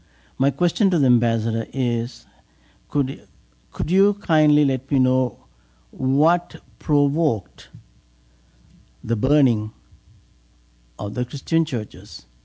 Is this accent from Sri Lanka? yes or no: yes; Anuradhapura, North Central Province, Sri Lanka; I was born in Thalava, Anuradhapura, began my schooling in Sinhala